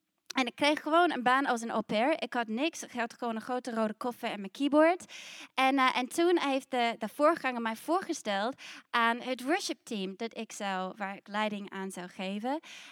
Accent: New Zealand; Dutch is a second language; moved away as an adult; also born or lived in Sydney; now in Netherlands; Ja, je hoort, ik heb een accent, ik kom uit Nieuw-Zeeland. Dus een stukje van mijn verhaal groeide op in Nieuw-Zeeland. Toen ging ik 3 jaar in Sydney muziek studeren en daarna kwam ik naar Nederland.

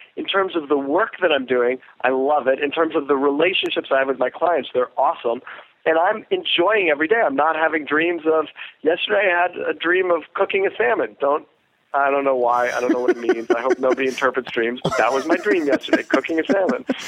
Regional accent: New York City, New York, United States; Now, I'm from New York City. I've never been underneath a car in my life.

